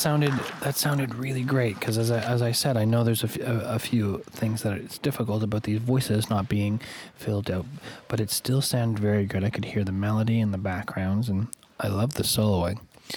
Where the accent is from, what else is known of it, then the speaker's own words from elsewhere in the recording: Montreal, Quebec, Canada; I'm from Montreal, Quebec. I'm a drummer. Lives in Montreal and New York